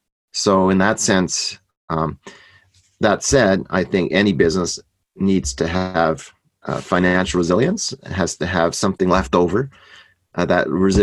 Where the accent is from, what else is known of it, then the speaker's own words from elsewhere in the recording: Canada; I'm Canadian, right?